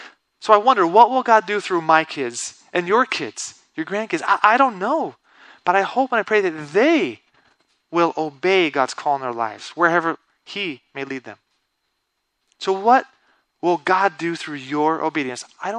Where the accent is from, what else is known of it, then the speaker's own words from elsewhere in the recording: Brazil; Because they obeyed, I grew up in Brazil. I learned the culture, the language. I look Brazilian to every Brazilian that I know. I'm fluent. I don't have an accent in Portuguese. I fit in Brazil.